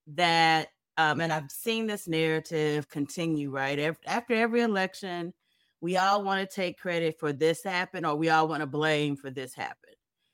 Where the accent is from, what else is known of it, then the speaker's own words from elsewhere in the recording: Kansas City, United States; Absolutely. My hometown, Kansas City.